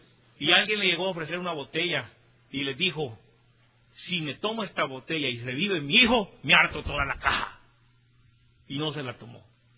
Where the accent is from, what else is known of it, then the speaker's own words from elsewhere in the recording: El Salvador; Vengo de El Salvador.